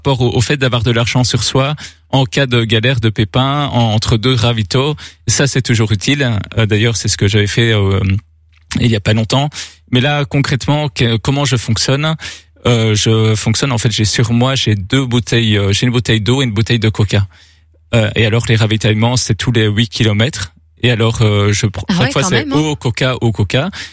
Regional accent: Namur, Wallonia, Belgium; c'est vrai que c'est un petit rêve en tant que namurois.

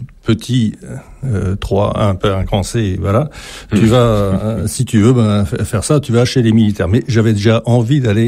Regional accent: French Polynesia; moved away as an adult; now in France; je suis né dans le Pacifique et j'ai vécu toute mon enfance dans le Pacifique avant de venir à l'âge de 18 ans en métropole, comme on dit

